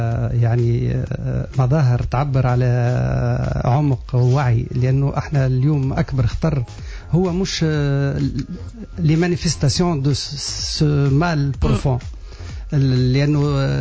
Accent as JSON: {"language": "Arabic", "country": "Tunisia", "said": "ما عنديش ثقافتي متاعي أنا كتونسي"}